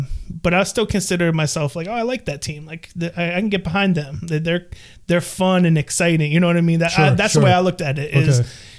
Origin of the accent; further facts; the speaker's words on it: Pennsylvania, United States; Did you grow up there? No. Well, where'd you grow up? Pennsylvania.